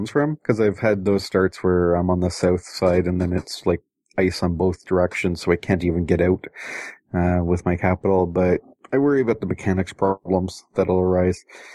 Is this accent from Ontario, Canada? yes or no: no; Montreal, Quebec, Canada; But, oops, I'm from Montreal. It's okay, I can say that.